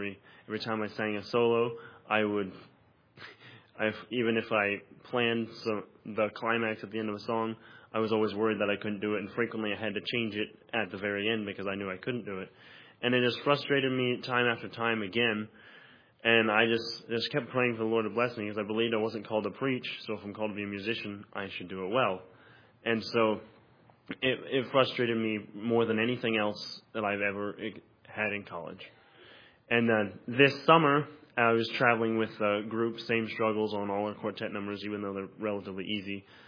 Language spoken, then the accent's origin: English; Olive Branch, Mississippi, United States; I'm a senior music major. I'm from Olive Branch, Mississippi.